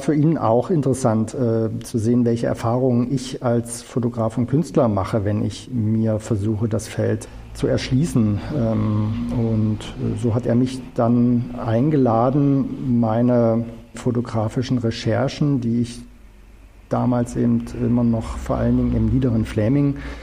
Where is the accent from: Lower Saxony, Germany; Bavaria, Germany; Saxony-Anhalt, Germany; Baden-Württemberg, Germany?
Saxony-Anhalt, Germany; Bitterfeld; als ich angefangen habe, mir meine Heimatregion Bitterfeld genauer anzuschauen